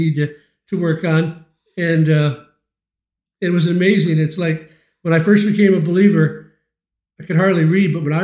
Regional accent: Flint, Michigan, United States; I grew up in Flint, Michigan, east side of Flint, in an alcoholic, very abusive home.

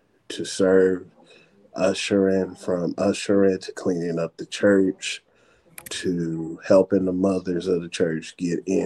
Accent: Chicago, Illinois, United States; now in Newport News, United States; Chicago, Illinois is my hometown, Chi-Town. And I reside now in Newport News, Virginia.

